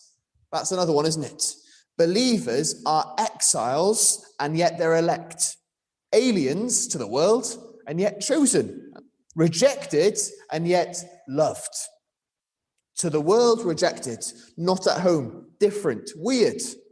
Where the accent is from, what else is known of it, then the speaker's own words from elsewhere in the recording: Wales, United Kingdom; But we too, as Welsh people, and as English people too, have been included in God's elect.